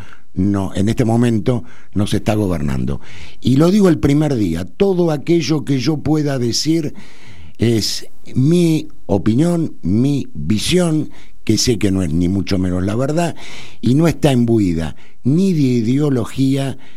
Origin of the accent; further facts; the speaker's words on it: Argentina; soy un argentino felizmente casado desde hace 39 años.